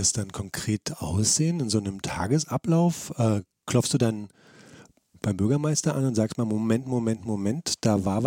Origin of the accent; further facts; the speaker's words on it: Berlin, Germany; weil ich komme ja aus Lichtenberg. Ich bin ja, das ist ja mein Home-Turf, könnte man sozusagen sagen, mein Geburtsbezirk.